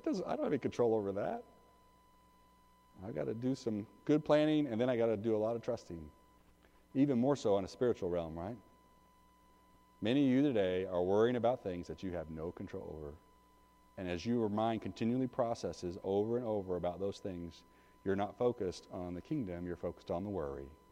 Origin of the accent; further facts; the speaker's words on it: Decatur, United States; back in my home church where I grew up in Decatur